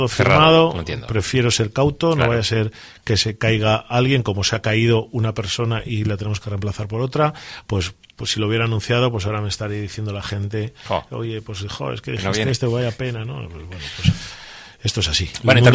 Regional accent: Laredo, Cantabria, Spain; ¿qué vamos a vender de Laredo los que somos de Laredo? ¿No? Nada más que nuestro pueblo, ¿no? Que es magnífico.

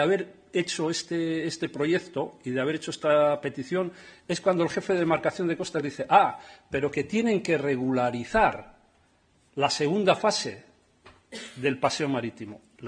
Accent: Laredo, Cantabria, Spain; los que somos de Laredo

